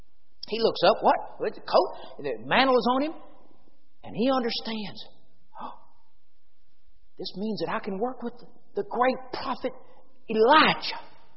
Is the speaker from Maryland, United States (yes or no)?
no; Tennessee, United States; We grew up in Carroll County, Tennessee.